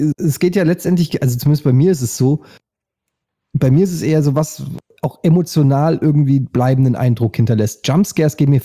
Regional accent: Frankfurt, Hesse, Germany; Du weißt, ich komme aus Frankfurt.

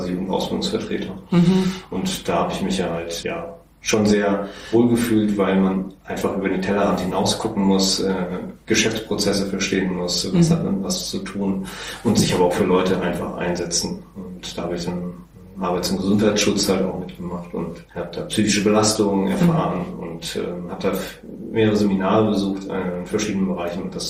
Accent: Hanover, Lower Saxony, Germany; born there; now in Berlin, Germany; ich komme aus Hannover gebürtig und bin jetzt seit 3 Jahren in Berlin

